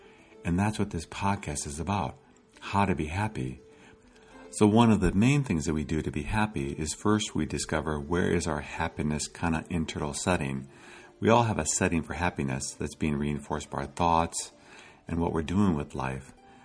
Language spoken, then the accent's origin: English; United States; Growing up in the United States, I had been exposed to people working very hard for many, many years and then retiring.